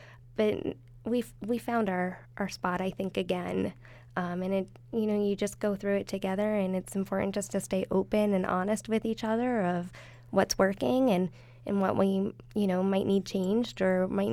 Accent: State College, Pennsylvania, United States; I grew up in the State College area

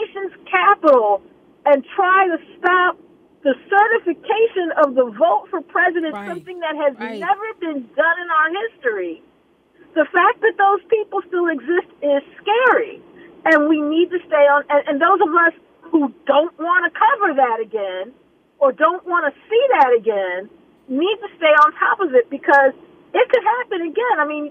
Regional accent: Pemberton, New Jersey, United States; Well, I'm originally from Pemberton, New Jersey, which is not too far from Atlantic City

